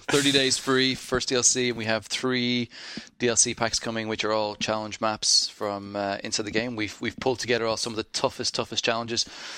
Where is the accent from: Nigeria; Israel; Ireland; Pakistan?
Ireland; moved away as an adult; now in United States; When I go back to Ireland, I get a lot of flack from family and friends who are like, "Listen to you, Yank." I'm like, "What? No, it's not." So I moved to the US 5 years ago, nearly 6 years ago actually